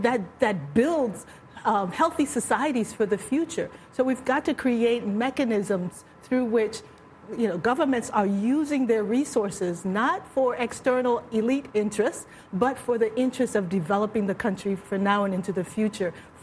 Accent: Liberia; You know, I'm from Liberia.

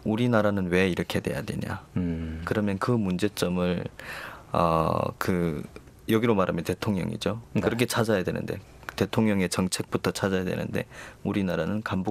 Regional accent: North Korea

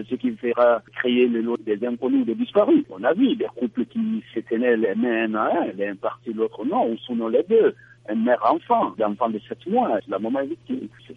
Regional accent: Mali; notamment chez nous au Mali

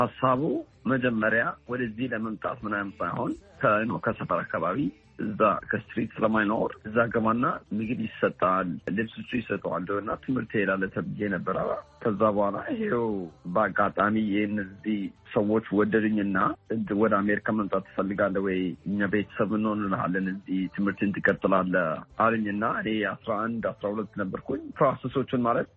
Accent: Addis Ababa, Ethiopia; also born or lived in Arba Minch; now in United States; ያደኩት የተወለድኩት ቦታው አርባ ምንጭ ነው። ከአርባ ምንጭ ወደ አዲስ አበባ 7 ወይ 6 ወደዛ መጠንና ከአዲስ አበባ እዛ ነው በቃ ያደግኩት። ብዙ ትምህርት ቤት የሄድኩት እዛ አካባቢ ነው። እና … ከአዲስ አበባ እና ከአርባ ምንጭ።

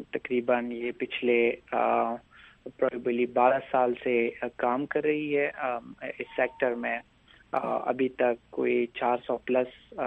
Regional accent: Pakistan; now in United States; چونکہ میں پاکستان سے ہوں جو کہ ایک ڈیولپنگ کنٹری ہے

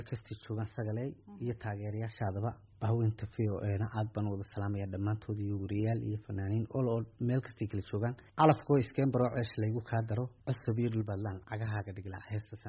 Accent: Erigavo, Sanaag, Somalia; also born or lived in Mogadishu; anu muqdishaan ku dhashay waxaan dhashay 84 stetan iyo afartii waxaan ku koray ergaabo

